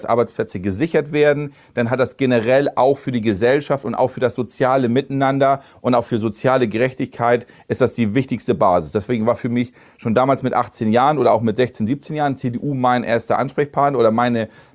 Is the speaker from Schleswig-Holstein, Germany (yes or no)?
yes; Bredstedt, Schleswig-Holstein, Germany; Ich kenne die Stadt, ich bin in Bredstedt groß geworden. Ich bin seit meinem 18. Lebensjahr dort politisch aktiv